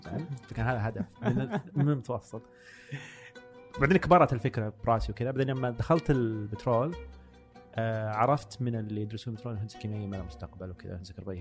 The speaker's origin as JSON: {"language": "Arabic", "town": "Buraydah", "region": "Al-Qassim", "country": "Saudi Arabia", "said": "لأنه أنا مثلاً جاي من بريدة ما عمري طلعت إلا الرياض"}